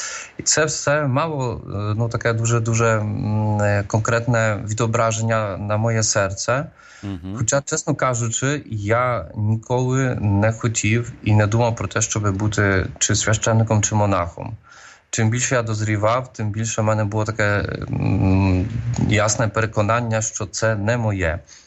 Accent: Mostyska, Lviv Oblast, Ukraine; born there; я народився в Мостицьках. Це така парафія тут в архідіецезії досить міцна.

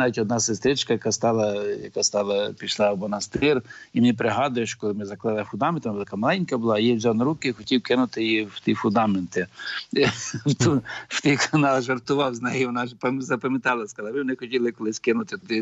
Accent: Kornochivka, Khmelnytskyi Oblast, Ukraine; А я родом з Хмельниччини, біля Кам'янець-Подільського, недалечко, є таке село Корночівка, Дезіньків, Корночівка. А я звідти родом, так, з тої сторони України.

